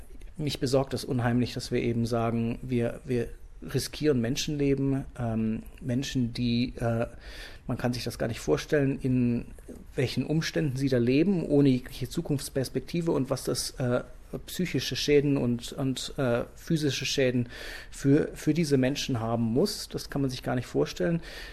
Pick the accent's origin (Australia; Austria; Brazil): Australia; mich besorgt das unheimlich, wie wir hier als Australier unsere internationalen Verpflichtungen nicht wahrnehmen